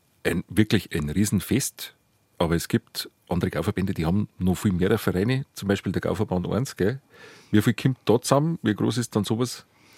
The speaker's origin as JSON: {"language": "German", "region": "Bavaria", "country": "Germany", "said": "Bei uns in Bayern sagt man, es darf schon ein bisschen was hängen bleiben."}